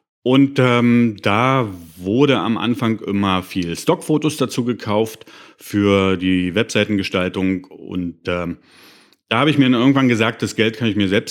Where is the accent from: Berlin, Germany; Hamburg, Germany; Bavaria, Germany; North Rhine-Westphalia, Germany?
Berlin, Germany; ich bin Fotograf aus Berlin. Fotografiere hauptsächlich Berlin natürlich, weil ich hier wohne